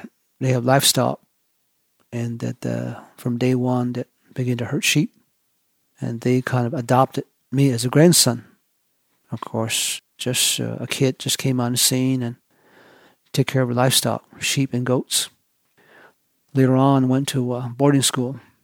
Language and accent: English; Church Rock, New Mexico, United States; also born or lived in Tohatchee; I'm from Tohatchee, and my clan is Sasakadi Nishlingo. As my early remember going back, I grew up in Church Rock and at the Standing Rock when I was just a little kid.